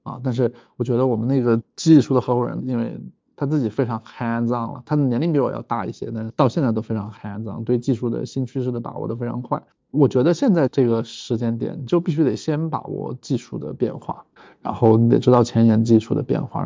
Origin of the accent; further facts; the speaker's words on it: Chongqing, China; 然后甚至我们都出生在同一个区啊，就很神奇，因为我们都在重庆念的高中嘛